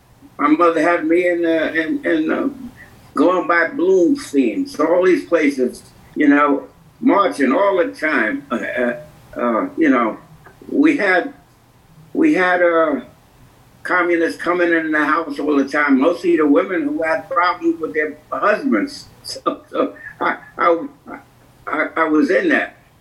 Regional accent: New York City, New York, United States; born there; I'm 90 years old, man, and I was born in Harlem in 1930.

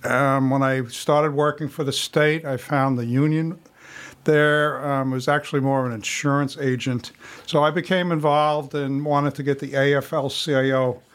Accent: New York City, New York, United States; Well, I grew up in New York City in a very blue-collar neighborhood.

